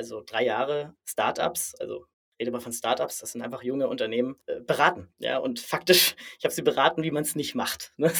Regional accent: Baden-Württemberg, Germany; Ursprünglich komme ich aus dem südlichsten Punkt Deutschlands, vom Bodensee und bin dort aufgewachsen.

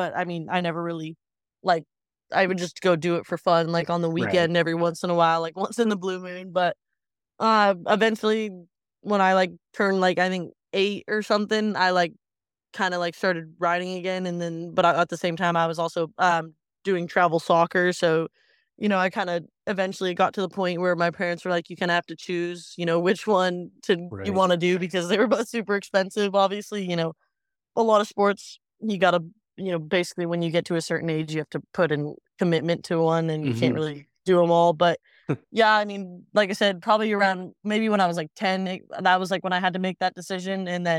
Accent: Redwood City, California, United States; I'm 20 years old. I'm from Redwood City, California, NorCal.

